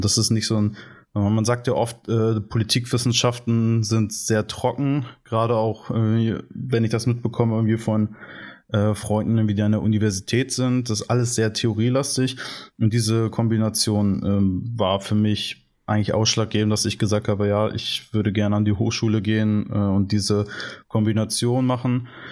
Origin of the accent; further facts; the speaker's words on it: Delmenhorst, Lower Saxony, Germany; Und ich komme selber aus der Region um Bremen, aus Delmenhorst